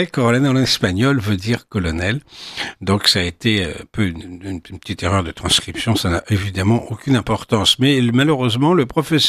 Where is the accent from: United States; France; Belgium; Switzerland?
France; Paris, Île-de-France; il doit faire 27 degrés, je crois, chez nous à Paris, ici